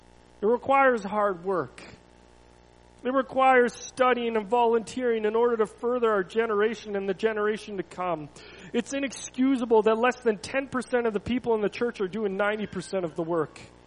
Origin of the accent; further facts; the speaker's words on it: Canada; We're Canadian and we have small differences in our culture.